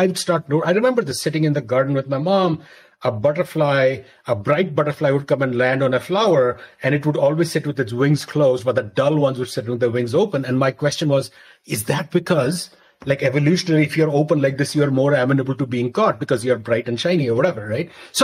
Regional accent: Mizoram, India; also born or lived in Delhi; when I was growing up in Mizoram in India and in Delhi

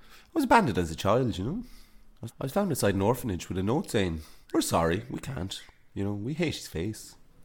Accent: Longford, Leinster, Ireland; Longford.

